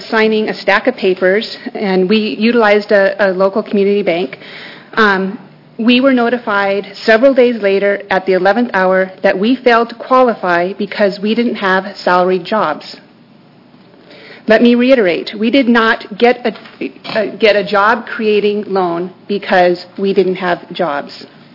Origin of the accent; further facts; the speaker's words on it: Oregon, United States; I actually am from a pretty traditional ranching family. I'm from Union County, Oregon.